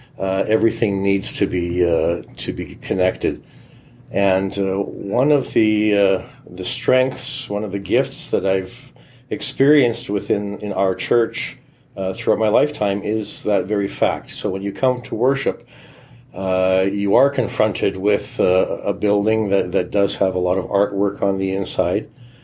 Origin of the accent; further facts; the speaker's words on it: Edmonton, Alberta, Canada; born there; I was born here in Alberta and up in the Edmonton area. I was baptized as Ukrainian Catholic, so I lived the faith right from the very beginning.